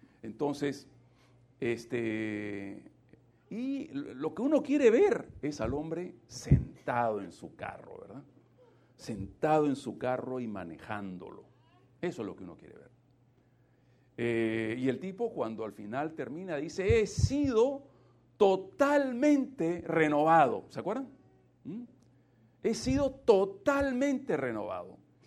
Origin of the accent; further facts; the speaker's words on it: Peru; como dicen en mi tierra, en el Perú